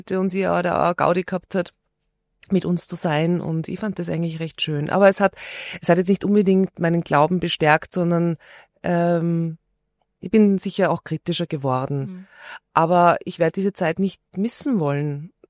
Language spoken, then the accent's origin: German; Steyr, Upper Austria, Austria; Aber immerhin meine zwei älteren Schwestern sind noch im Mühlviertel geboren. Aber ich muss ganz ehrlich sagen, ich bin auch ganz gern in Steyr geboren und aufgewachsen, weil aus Christkindl zu kommen, das ist halt schon immer recht lustig.